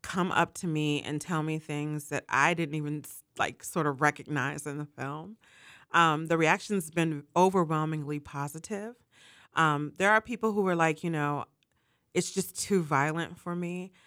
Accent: Pittsburgh, Pennsylvania, United States; also born or lived in Los Angeles; there are elements of that film that I saw every day growing up in Homewood and in the Lincoln-Larimer area, anywhere on the East End.

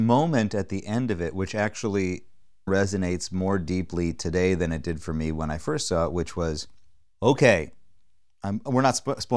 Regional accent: United States; as an American

